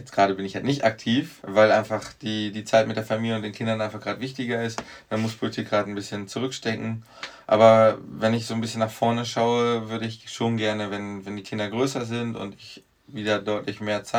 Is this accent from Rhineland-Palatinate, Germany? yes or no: no; North Rhine-Westphalia, Germany; also ich komme aus der Nähe von Dortmund